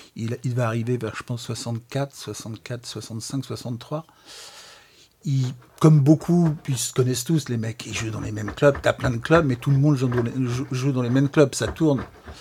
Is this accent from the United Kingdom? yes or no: no; France; d'autant qu'on est français et qu'on ne parle pas un mot d'anglais